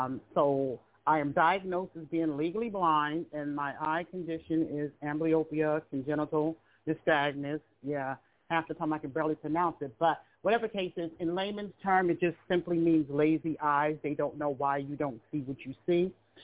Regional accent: San Francisco, California, United States; also born or lived in East Orange, New Jersey / Western New Jersey; So I'm from East Orange, New Jersey. I was, you know, born in Western New Jersey, but I was raised in San Francisco, California.

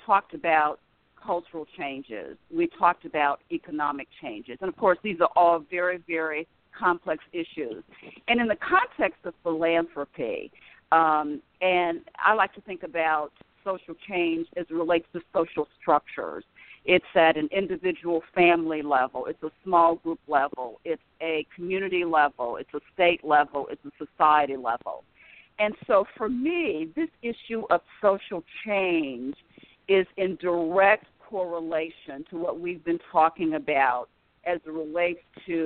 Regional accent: Greensboro, North Carolina, United States; because I grew up here in Greensboro. I loved growing up and living in Greensboro.

